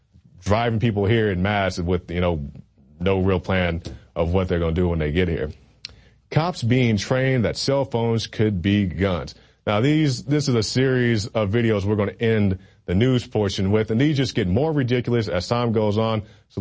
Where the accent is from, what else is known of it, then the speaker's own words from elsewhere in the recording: Oklahoma, United States; I'm from Oklahoma. I can't come to Texas and get in-state tuition.